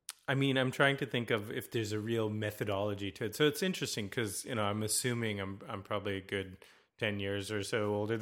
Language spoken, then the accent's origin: English; United States; Look, when I say I'm American, there's a certain pride